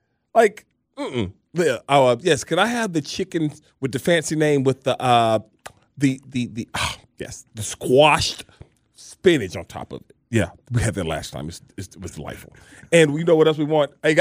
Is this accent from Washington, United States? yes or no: no; Fort Valley, Georgia, United States; I'm from Fort Valley. All right?